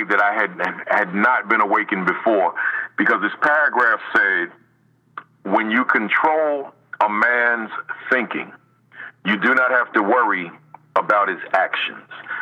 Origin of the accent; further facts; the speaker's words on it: East Orange, New Jersey, United States; growing up in East Orange, New Jersey, as a youngster, things were well, but the wheels started falling off in middle school.